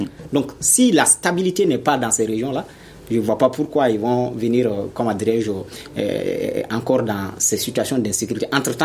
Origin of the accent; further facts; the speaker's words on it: Kalaban Coro, Koulikoro, Mali; Moi, je suis de Kalabankoro, donc je vis cette situation-là.